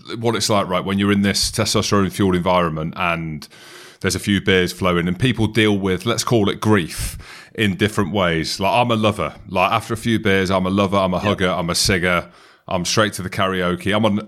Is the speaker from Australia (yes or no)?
yes; Australia; But growing up in Australia, half the world celebrate Christmas in blistering heat.